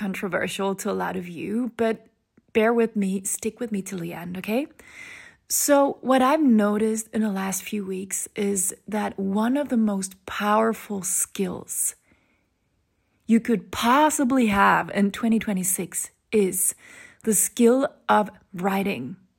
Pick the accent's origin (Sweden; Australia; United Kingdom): Sweden; English is a second language; and I'm not a German native speaker, since I grew up in Sweden